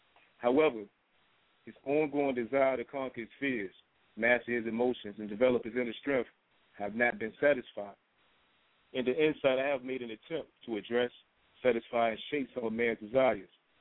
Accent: Norfolk, Virginia, United States; And I'm from Norfolk, Virginia, and I was raised in the urban cities, raised in the struggle, and I'm from Lambert's Point.

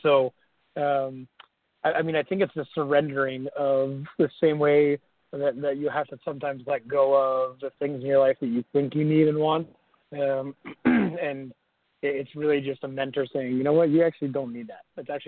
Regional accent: Maryland, United States; I grew up in Maryland, and I love Maryland, and every single summer, we would spend time at the beach

